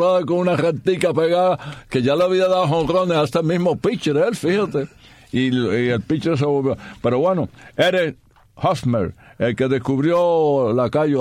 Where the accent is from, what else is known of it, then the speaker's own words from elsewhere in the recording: Cuba; yo soy cubano